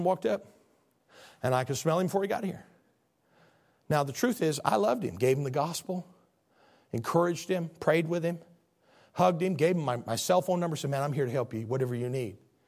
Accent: Chicago, Illinois, United States; now in Little Rock, United States; I'm a Yankee from the Chicagoland area, so I'm more of a Dems than Does.

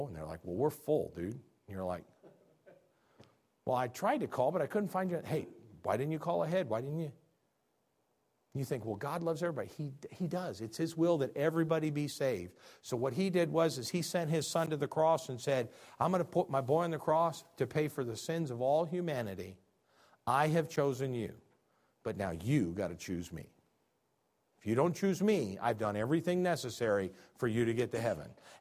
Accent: Illinois, United States; Now, I'm from Illinois.

